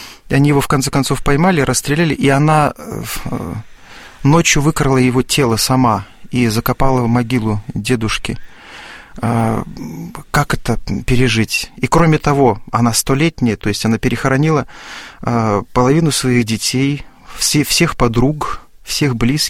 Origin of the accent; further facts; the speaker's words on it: Gomel, Gomel Region, Belarus; известные люди в Гомеле, в моем родном городе